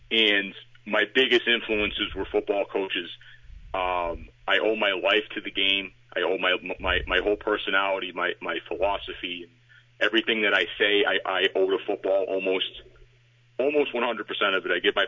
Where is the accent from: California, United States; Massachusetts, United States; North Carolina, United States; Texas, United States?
Massachusetts, United States; Everett; I'm from Everett. I don't really have, you know, I grew up in a triple decker, so it's not like we have a lot of money.